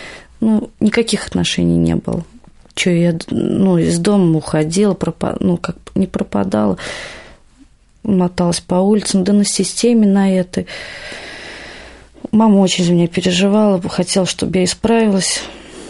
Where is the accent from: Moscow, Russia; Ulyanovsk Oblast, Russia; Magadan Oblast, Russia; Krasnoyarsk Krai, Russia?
Ulyanovsk Oblast, Russia; Ulyanovsk; born there; Родилась я в Ульяновске, город на Волге. Очень хороший город.